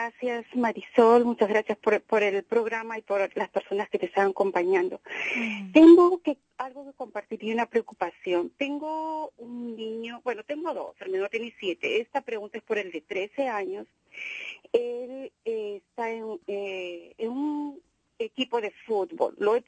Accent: Peru; moved away; En casa solamente le hablamos español, él ha estado, nosotros somos peruanos, mi esposo y yo, mis dos hijos han nacido acá, pero a los dos los he llevado al Perú

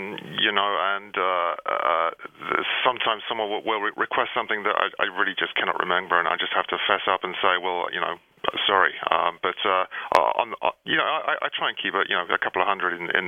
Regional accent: London, United Kingdom; You know, I grew up in London, and I had access to quite a lot of interesting live music.

